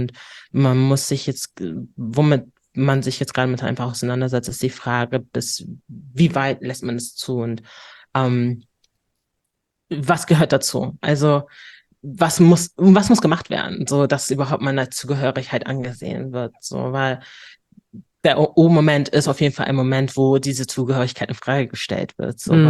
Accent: Hamburg, Germany; Ich bin Hamburgerin durch und durch

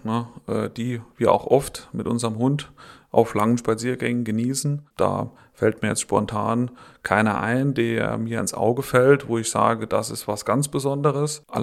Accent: Etschberg, Rhineland-Palatinate, Germany; Ich bin hier verwurzelt, bin geboren hier in der Region. Mein Vater ist Netschberger, meine Mutter ist aus Harschbach. Bin hier auch verwurzelt.

